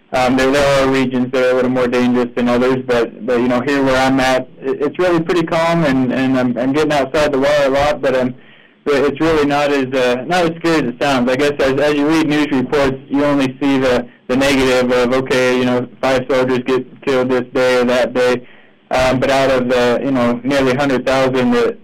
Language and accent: English; Helena, Montana, United States; No, I'm not. My wife is, but I grew up in Helena there, and actually Montana City, and then off to Helena High.